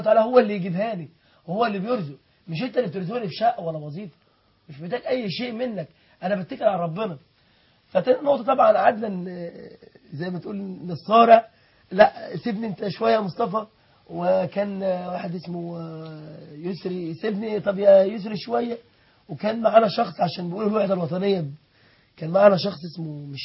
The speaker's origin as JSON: {"language": "Arabic", "country": "Egypt", "said": "احنا يعني انت مصري وانا مصري"}